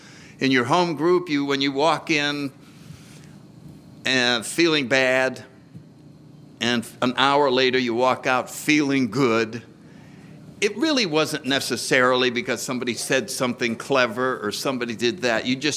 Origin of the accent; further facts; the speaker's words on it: New Haven, Connecticut, United States; And so let me just start out by saying I grew up in New Haven, Connecticut in my 30s.